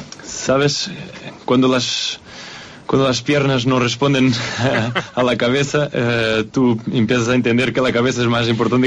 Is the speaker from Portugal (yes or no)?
yes; Estoril, Lisbon, Portugal; Spanish is a second language; Soy de Estoril, al lado de Lisboa.